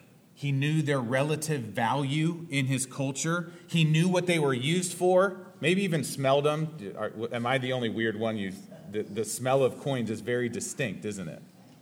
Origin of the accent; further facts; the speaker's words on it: Cleveland, Ohio, United States; I'm from the Cleveland, Ohio area, and so I'm also a Browns Indians fan